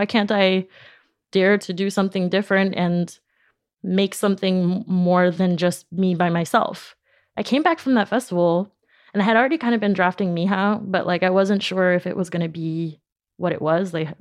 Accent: New York City, New York, United States; born there; first language Spanish; English is a second language; Spanish was my first language. Even though I was born in New York, my parents spoke to me in Spanish growing up.

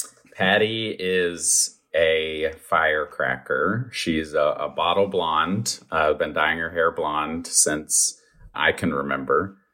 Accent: Roanoke, Virginia, United States; I grew up in Roanoke, Virginia. It's this surrounded by mountains in southwest Virginia in the Shenandoah Valley.

